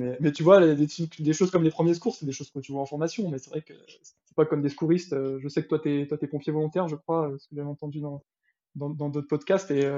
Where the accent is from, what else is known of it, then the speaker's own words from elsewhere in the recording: L'Île-Rousse, Corsica, France; ben, imposer ça serait sur les sentiers de mon enfance à Lillerousse. Là, sur les sentiers côtiers, tu sais, entre mer et montagne, petite montagne qui est dans la mer